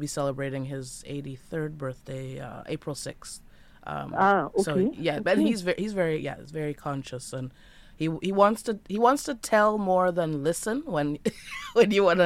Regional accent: Ottawa, Ontario, Canada; born there; So my father's from St. Vincent and the Grenadines. My story is that my parents met in Canada. So I was born in Ottawa.

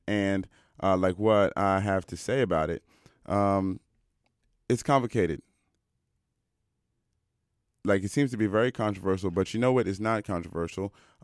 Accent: Washington, District of Columbia, United States; I feel like I'm from Washington, D.C., so like this is not something that is foreign to me, like talking about immigration

